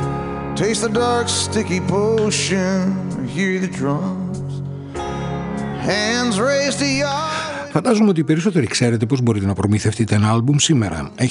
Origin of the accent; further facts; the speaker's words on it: Alexandroupoli, Eastern Macedonia and Thrace, Greece; Θυμάμαι αρκετούς από την πόλη μου, από την Αλεξανδρούπολη